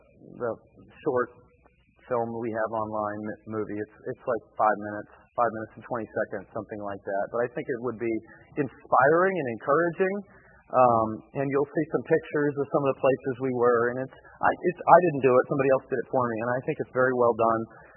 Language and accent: English; United States; I'm an American. We can do this.